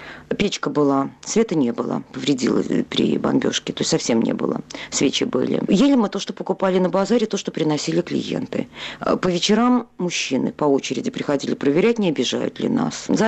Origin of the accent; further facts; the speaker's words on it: Russia; Потому что, ну, все-таки я из России.